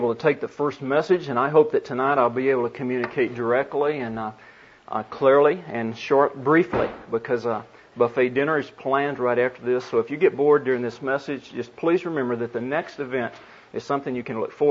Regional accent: the South, United States; since I'm from the South too

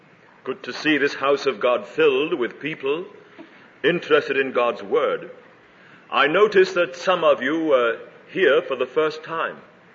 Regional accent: North West England, United Kingdom; Keswick is a little town in England, and I live next door to it. My hometown is next door to Keswick.

